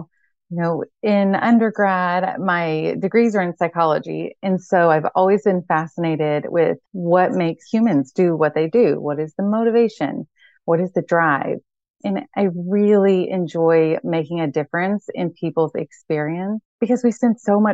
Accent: Kentucky, United States; now in Portland, United States; And I'm from Kentucky and moved to Portland about 11 years ago. And it took me a long time to let the y'alls and the slower speech come back through.

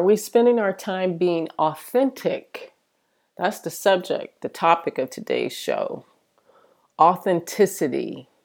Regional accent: Michigan, United States; now in California, United States; they didn't know how I ended up in California, thousands and thousands of miles away from Michigan, my hometown.

